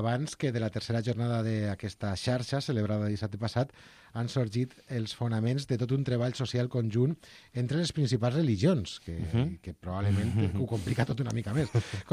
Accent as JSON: {"language": "Catalan", "town": "Castelló de la Plana", "region": "Valencian Community", "country": "Spain", "said": "Sí, jo crec que els nostres oients encara no tenen clar que soc de Castelló."}